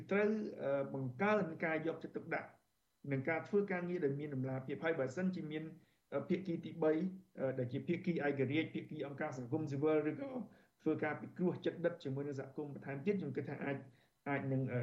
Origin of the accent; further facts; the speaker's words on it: Aoral, Kampong Speu, Cambodia; ករណីសិក្សានៅក្នុងស្រុកអរ៉ាល់តំបន់ដែលគេយកដីធ្វើសម្បត្តិសេដ្ឋកិច្ចមិនមែនជាតំបន់ដីសឹករិចរិលខ្ញុំធំដឹងក្តីនៅទីនោះ